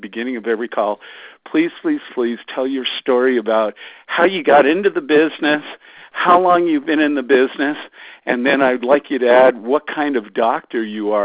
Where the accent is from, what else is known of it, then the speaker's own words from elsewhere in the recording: Canada; I always tell people I come from Canada